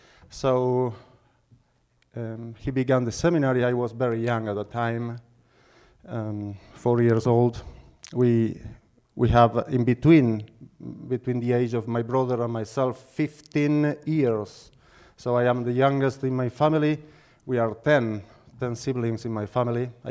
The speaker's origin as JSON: {"language": "English", "region": "Patagonia", "country": "Argentina", "tie": "born or raised there", "second_language": "English", "said": "I am from Argentina. Personally, I am born in Patagonia, very south of the Argentina, and very wild, very inhabited part zone of Argentina."}